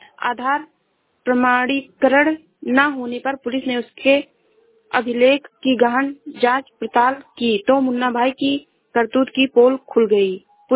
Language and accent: Hindi; Uttar Pradesh, India; मैं जिला श्रावस्ती से हूँ।